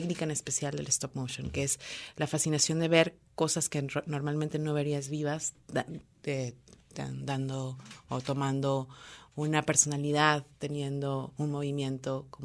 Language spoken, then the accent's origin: Spanish; United States; Yo crecí en Estados Unidos y ponían esa canción.